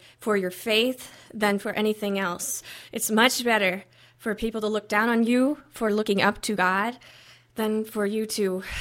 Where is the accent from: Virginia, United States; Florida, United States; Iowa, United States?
Iowa, United States; I have it so good in my home state of Iowa